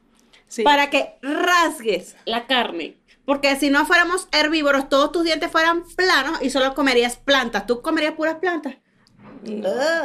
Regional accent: Mexico; yo de verdad soy, o sea, mexicana de pura cepa, de la más profunda, de lo más profundo de la tierra, de la penca del maguey. O sea, para un pan de muerto yo nací, crecí y viviré aquí el resto de mi vida.

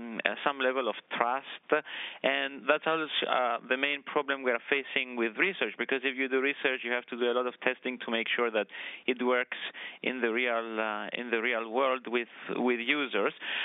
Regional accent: Cyprus; moved away as an adult; now in United States; I come from Cyprus. I'm a native of Cyprus. I came to the U.S.

